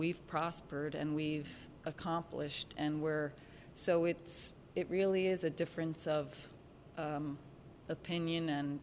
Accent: United States; it's a huge lesson for me because I am Irish American

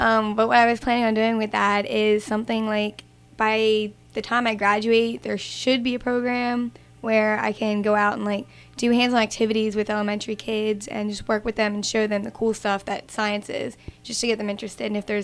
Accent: Princess Anne, Maryland, United States; I'm from Princess Anne.

